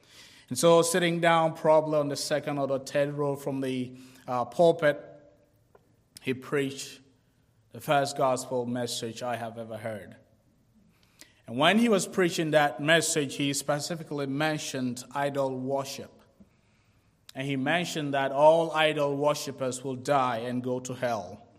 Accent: Ghana; born there; I was born in Ghana, West Africa, to parents that were Roman Catholics, but they also still worshipped idols.

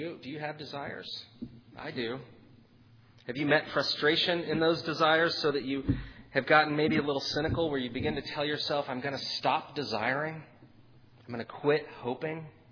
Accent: Texas, United States; I am actually originally from Texas, so I don't have as high a learning curve

